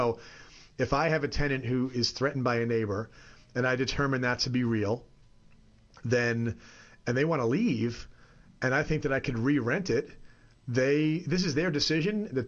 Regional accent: New York, United States; So I'm from New York.

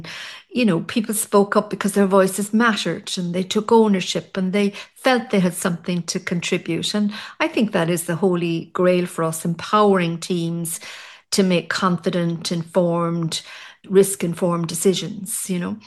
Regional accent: Ireland; You know, as an Irish woman, I'll be honest, the whole yes, sir, yes, ma'am culture doesn't sit

